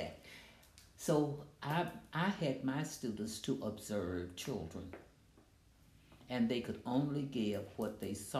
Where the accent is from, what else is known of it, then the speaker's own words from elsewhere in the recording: Roanoke, Virginia, United States; Oh, I grew up in Roanoke, Virginia. And Roanoke is very different from Petersburg.